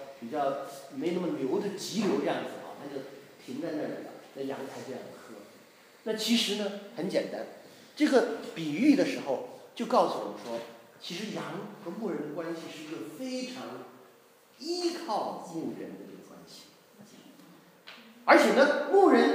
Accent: Xi'an, Shaanxi, China; 因为我和我哥哥我姐姐我们三个兄弟姐妹，那我们都是西安长大的嘛。西安是陕西哈，西安比较特别，是比较干燥的地方

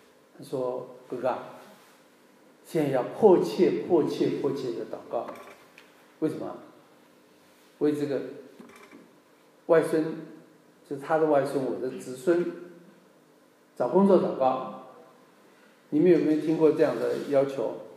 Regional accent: Danyang, Jiangsu, China; moved away; 那我当然也会回我家乡，家乡是江苏丹阳，我妹妹还在那里

